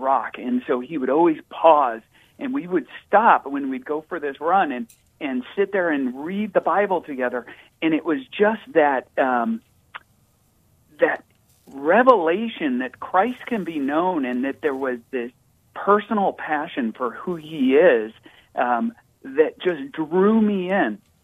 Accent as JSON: {"language": "English", "region": "California", "country": "United States", "tie": "born there", "also_born_or_lived": "Colorado / Minnesota / Missouri", "said": "I was born in California, but we made treks from California to Colorado to Minnesota to Missouri, back to California, back to Minnesota."}